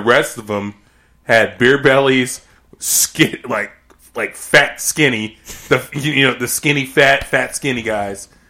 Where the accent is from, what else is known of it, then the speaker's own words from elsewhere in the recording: Texas, United States; I guess as part of growing up in Texas, because Texas is a huge wrestling state.